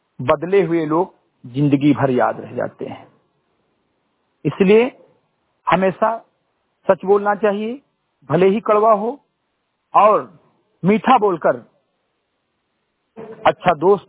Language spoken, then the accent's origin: Hindi; Uttar Pradesh, India; ग्राम सभा सिमरी गटई विकासखंड मैनपुरवा जनपद बहराइच का मूल निवासी हूं